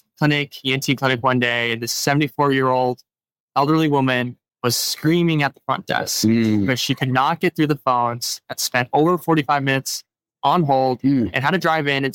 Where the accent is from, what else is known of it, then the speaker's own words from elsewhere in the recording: Minnesota, United States; So yeah, I grew up in Minnesota. My dad's a doctor, mom's an esthetician